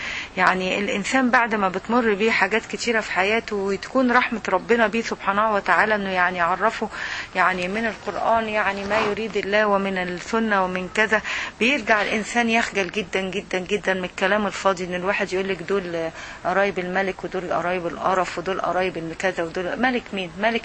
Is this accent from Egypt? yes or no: yes; Egypt; محطوط عندنا في مصر في مناطق معينه